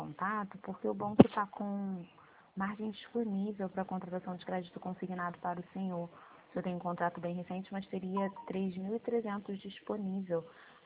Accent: Rio de Janeiro, Brazil; Eu sou do Rio.

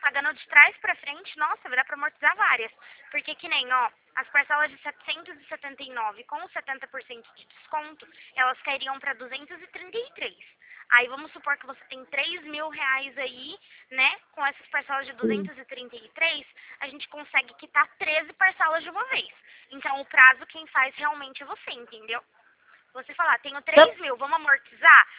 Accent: Presidente Prudente, São Paulo, Brazil; a gente é de Presidente Prudente também.

